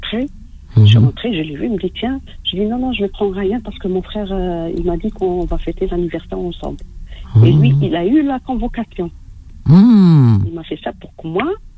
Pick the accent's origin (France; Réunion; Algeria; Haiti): Algeria; Oran, Oran Province; Parce que ils sont de Bethna et moi je suis d'Oran.